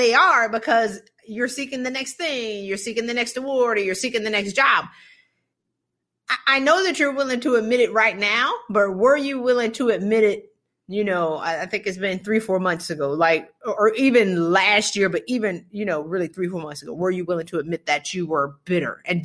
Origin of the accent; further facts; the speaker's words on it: Bahamas; I mean, I'm from the Bahamas.